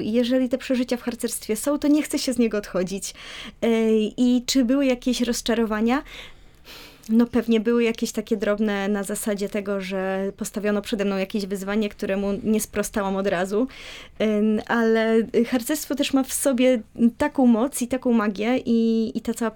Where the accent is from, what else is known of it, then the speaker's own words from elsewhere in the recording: Jarosław, Subcarpathian Voivodeship, Poland; Czy ja pochodzę z Jarosławia, no więc właśnie.